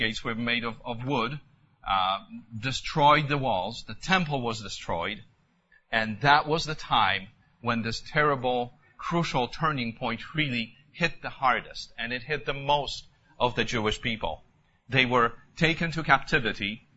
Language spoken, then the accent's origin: English; Poland; now in United States; when I was growing up in Poland, and maybe that was not something that the brethren here had in the United States in the 70s